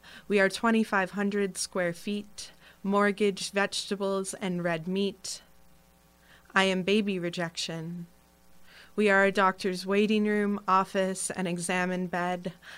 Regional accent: Cayman Islands; I'm from the Cayman Islands, and I'm a senior creative writing major at the Interlochen Arts Academy.

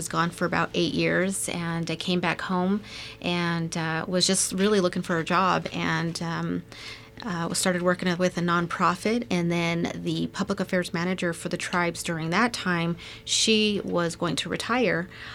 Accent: Blackfoot, Idaho, United States; I'm a tribal member born and raised in Blackfoot, which is just part of the reservation.

